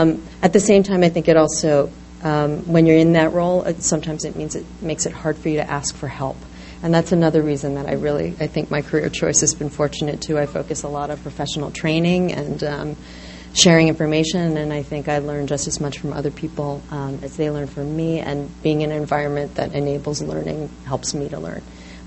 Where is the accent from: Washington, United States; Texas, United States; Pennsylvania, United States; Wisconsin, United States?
Pennsylvania, United States; Philadelphia; My family's Japanese. I'm Japanese American. I was born and raised in the suburbs of Philadelphia. But I was brought up in a predominantly Jewish community.